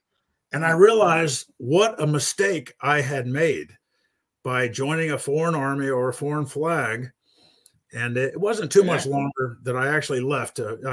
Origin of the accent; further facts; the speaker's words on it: United States; I don't have to take this. I'm an American.